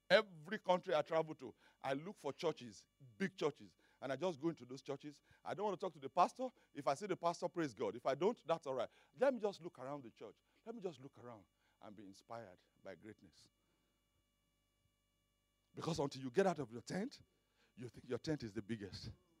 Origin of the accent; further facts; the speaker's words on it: Nigeria; And I come from Nigeria.